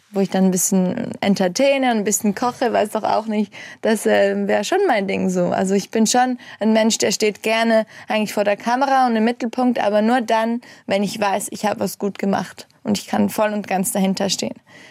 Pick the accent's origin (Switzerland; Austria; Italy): Switzerland; Graubünden; Ich bin im Engadin aufgewachsen, in den Bergen. Und da haben wir total viele Touristen. Und ich bin auch im Kindergarten mit der Romanisch aufgewachsen. Das ist so die vierte Landessprache von in der Schweiz, die wir haben.